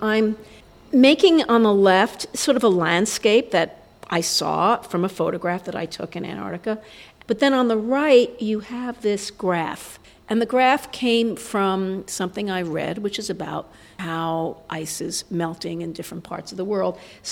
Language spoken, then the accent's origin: English; Brooklyn, New York, United States; I'm a girl from Brooklyn, so I don't want to paint asphalt.